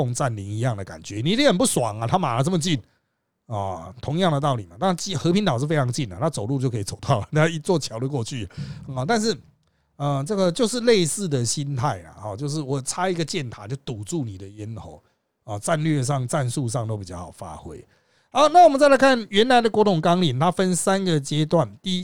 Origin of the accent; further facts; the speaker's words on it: Taiwan; 我们台湾这边人都死了，你还在讲啊？